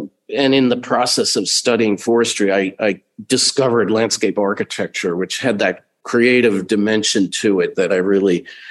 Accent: Brooklyn, New York, United States; I grew up in Brooklyn, and my mom used to bring us, my brother and I, to the American Museum of Natural History quite often

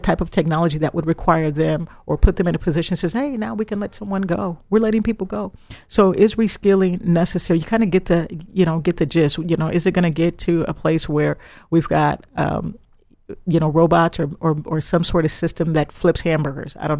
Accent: Midwest, United States; now in Silicon Valley, United States; I'm from the Midwest. So let me draw you a picture. The Midwest is not as tuned in to technology the way the Silicon Valley is.

